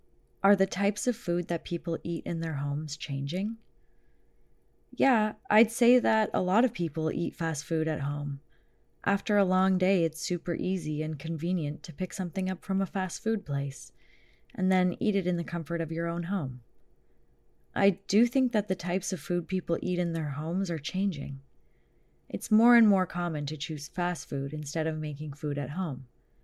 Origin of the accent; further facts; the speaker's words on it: China; People in my hometown like the pork and leek dumplings the most. Mooncakes are another famous traditional food in China.